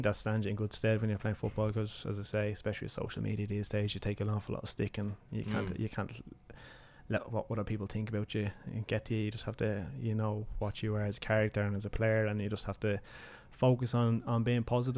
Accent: Ireland; I supported them when I was a kid, because growing up in Ireland

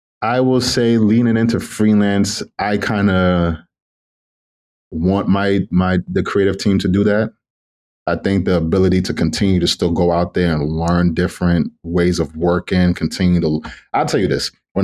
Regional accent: U.S. Virgin Islands; also born or lived in New York; So home originally, I was born in the Bronx, but my family is from the Virgin Islands. I was born maybe in New York for 5 years, and then we went to the Virgin Islands, and I went to school there for the next 7-8 years.

